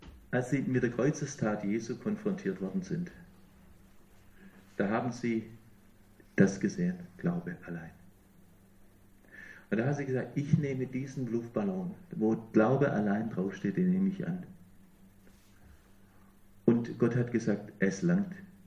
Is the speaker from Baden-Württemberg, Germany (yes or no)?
yes; Baden-Württemberg, Germany; Ich bin Schwabe gewesen.